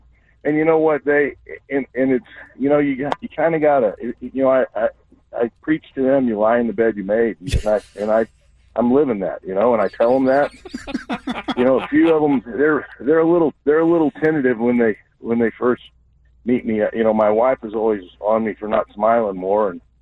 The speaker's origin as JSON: {"language": "English", "region": "Texas", "country": "United States", "said": "I'm from Texas, too, so that's all right."}